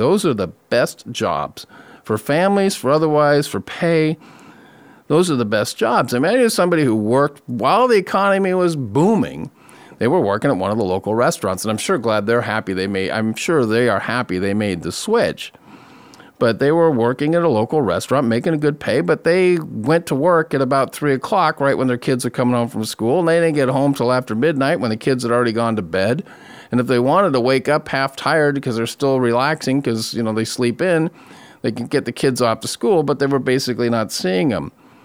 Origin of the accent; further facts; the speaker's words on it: California, United States; I thought I had a pretty good education growing up in California and going through education system in the 70s and the 80s.